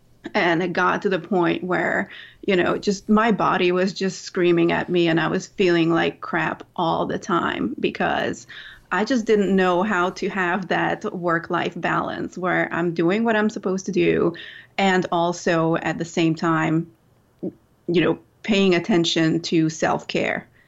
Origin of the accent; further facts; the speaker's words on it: Hungary; now in New Orleans, United States; because I'm from Hungary and I live in New Orleans, I just have a million options running through my head.